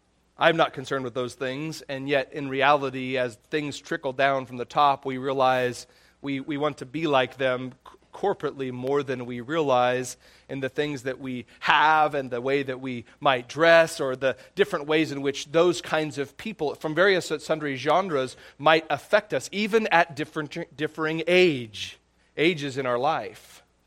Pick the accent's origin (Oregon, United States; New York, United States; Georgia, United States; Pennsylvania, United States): Oregon, United States; Astoria; I began reading a book called Astoria. It's a book about my hometown and the founding of it.